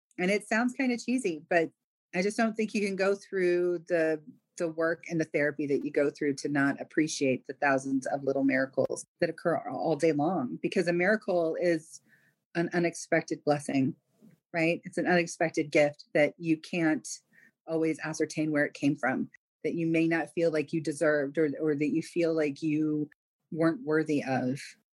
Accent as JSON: {"language": "English", "region": "California", "country": "United States", "tie": "born or raised there", "said": "I grew up in Southern California. I could go to any kind of church I wanted to."}